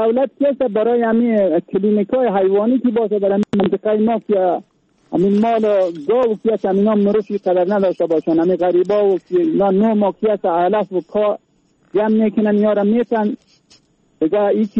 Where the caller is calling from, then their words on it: Kofab, Badakhshan, Afghanistan; از ولایت بدخشان و ولسوالی کوپاب و تماس